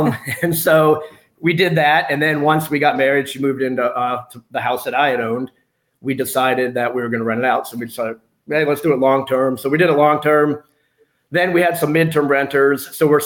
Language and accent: English; Pennsylvania, United States; so I grew up in outside of Philadelphia, Pennsylvania, in a Bucks County, so it's kind of a upper middle class type of place.